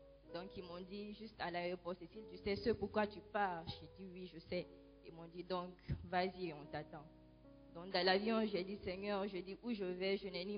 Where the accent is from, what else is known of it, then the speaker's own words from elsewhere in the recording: Guinea; Je suis guinéenne et quand j'étais en Guinée, j'étais catholique, j'ai été baptisée déjà et confirmée là-bas.